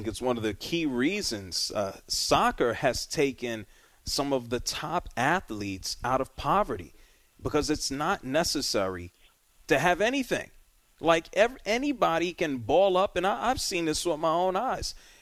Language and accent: English; Bronx, New York, United States; Listen, when I was a kid growing up in the Bronx, if I was in somebody's backyard or if I was in someone's alley, we would ball up paper